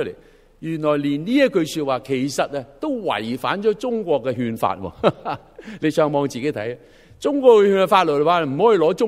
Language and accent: Cantonese; Canada; 你同我係加拿大人咪要爱加拿大囉，